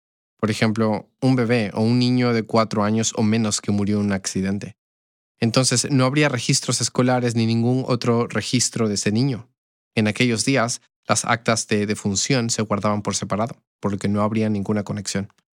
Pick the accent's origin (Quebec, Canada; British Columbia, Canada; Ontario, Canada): Ontario, Canada; Toronto; Nací y crecí en Toronto, Canadá.